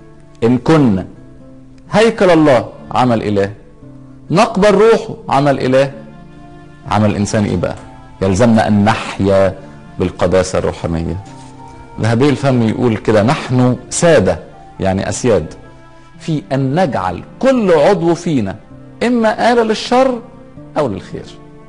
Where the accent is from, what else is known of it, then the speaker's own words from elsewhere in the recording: Egypt; وإحنا عندنا في مصر بنحتفل بشم النسيم